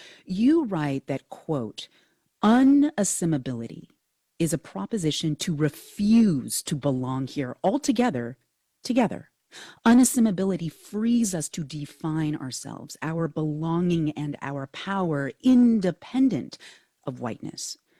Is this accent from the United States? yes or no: yes; California, United States; I grew up in Silicon Valley in the 80s and 90s. There were already a ton of Asians in the area.